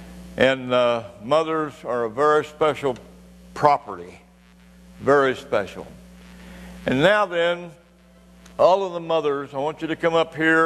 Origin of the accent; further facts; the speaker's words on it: Missouri, United States; also born or lived in Iowa; I was born in Iowa. And when I was a year and a half old, my folks rented a farm, started farming on their own, and they moved a half a mile, and we were in Missouri. I was raised in Missouri.